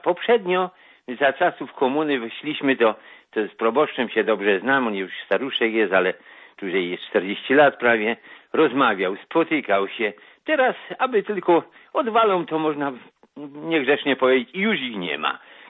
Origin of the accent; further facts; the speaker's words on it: Poznań, Greater Poland Voivodeship, Poland; bo ja chciałem w dyscyplinie, jestem poznaniakiem